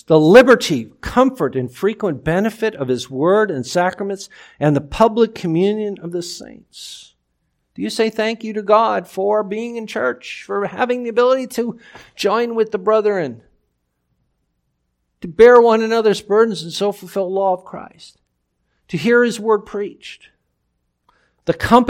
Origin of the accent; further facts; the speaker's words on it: Michigan, United States; I was traveling from Michigan, where I grew up, to California